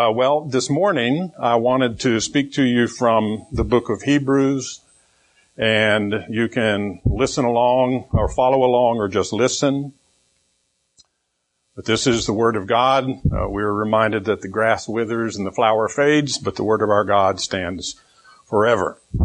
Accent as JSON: {"language": "English", "town": "Durham", "region": "North Carolina", "country": "United States", "tie": "born or raised there", "said": "I was born in South Carolina in 1951, grew up in Durham, North Carolina."}